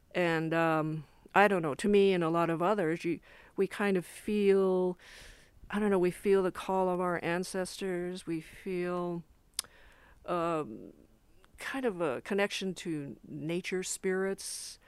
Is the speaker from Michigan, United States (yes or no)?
no; Anchorage, Alaska, United States; moved away; also born or lived in San Francisco; mainly because I grew up in Anchorage. And then when I came to San Francisco, I was going to art school.